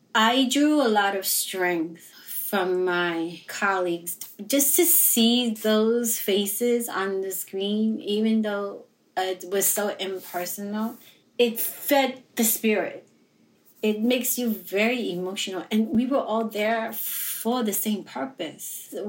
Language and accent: English; New York, United States; I live in the area as well. So those that were asking for help are my neighbors. I'm born and bred in the Lower East Side.